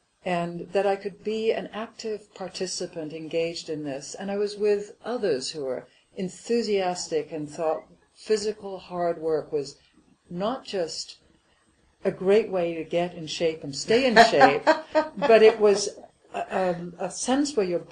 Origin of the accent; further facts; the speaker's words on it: Wales, United Kingdom; I grew up in Wales, and I was a country girl with this wonderful life with four sisters